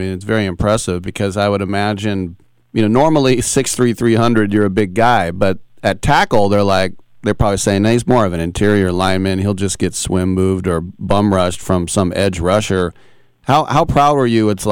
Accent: Oakland, California, United States; I'm from Oakland. I grew up a Raider fan

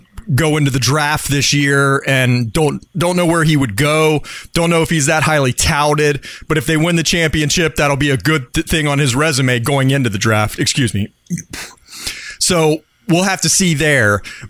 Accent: United States; I'm obviously an American. Proud to be an American

